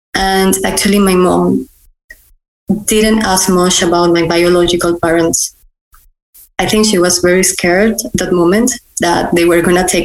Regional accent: Barranquilla, Atlántico, Colombia; Actually, I'm from Barranquilla. My parents are from Barranquilla. It's a city in the coast.

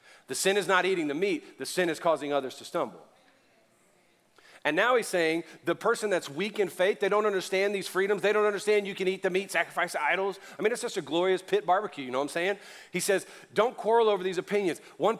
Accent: Louisiana, United States; I'm Cajun, I'm Southern, I'm a dude, and I'm getting a little chunky.

